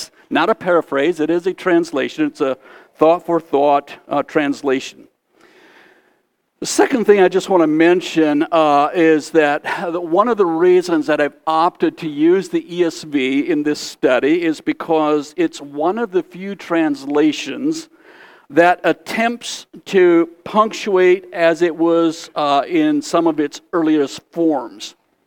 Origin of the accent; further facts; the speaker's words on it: United States; first language Pennsylvania Dutch; English is a second language; You know, my mother tongue is Pennsylvania Dutch, and so there's just some Pennsylvania Dutch words that can't be explained in English.